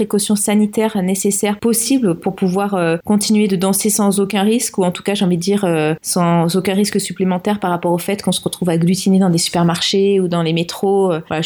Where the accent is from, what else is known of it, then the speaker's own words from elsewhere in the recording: Toulon, Provence-Alpes-Côte d'Azur, France; je suis originaire du sud de la France, de Toulon plus précisément